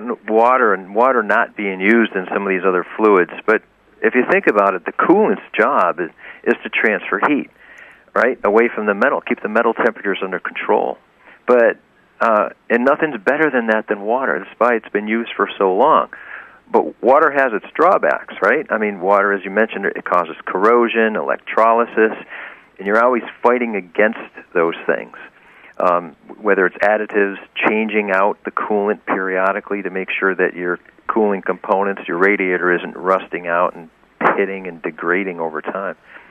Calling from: Suffield, Connecticut, United States; I'm calling from Suffield, Connecticut.

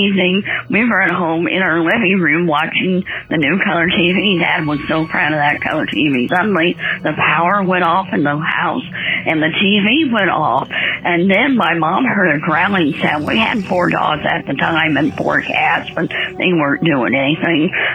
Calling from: Avon, Indiana, United States; I'm calling from Avon, Indiana.

